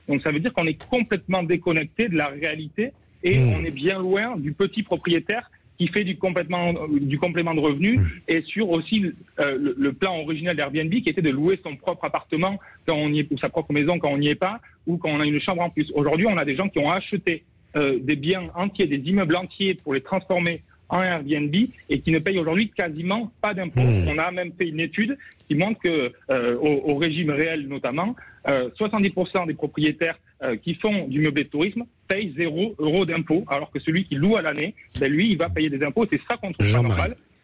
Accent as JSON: {"language": "French", "region": "Nouvelle-Aquitaine", "country": "France", "said": "je ne suis pas du Finistère, je suis du Pays Basque et du Béarn."}